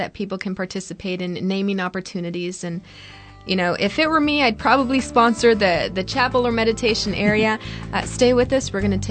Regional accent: Corpus Christi, Texas, United States; I grew up in Corpus Christi, so I remember going to these spectaculars here.

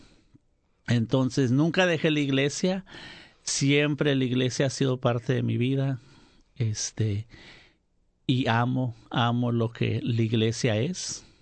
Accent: Falfurrias, Texas, United States; Soy de Falfurrias y me ordené el 2008

